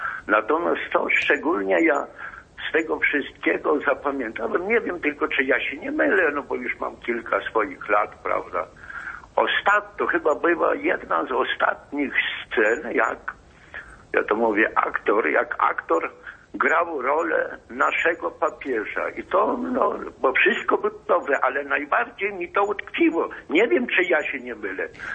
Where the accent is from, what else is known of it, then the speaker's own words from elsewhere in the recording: Białystok, Podlaskie Voivodeship, Poland; now in Płock, Poland; jestem z Białegostoku.